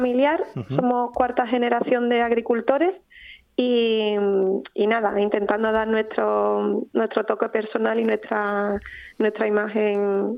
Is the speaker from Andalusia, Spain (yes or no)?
yes; Écija, Andalusia, Spain; somos de Écija aquí, y bueno, en Écija y Sevilla trabajamos también con el sector restauración